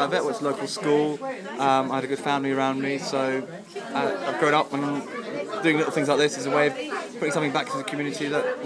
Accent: London, United Kingdom; I grew up on the Ferrier Estate.

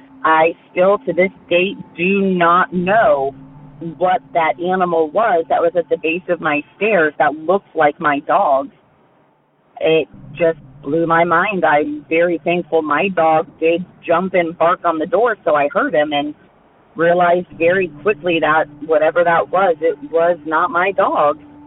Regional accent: South Vienna, Ohio, United States; I'm from South Vienna, Ohio. It's a little farming town between Dayton and Columbus, middle of nowhere, if you blink, you miss it.

